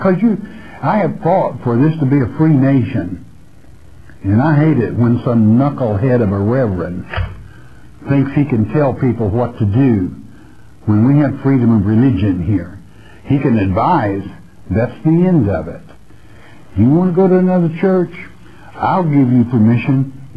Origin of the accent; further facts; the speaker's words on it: Florida, United States; from Florida. I'm just making friends and influencing people, okay? But I'm an American, I'm proud of it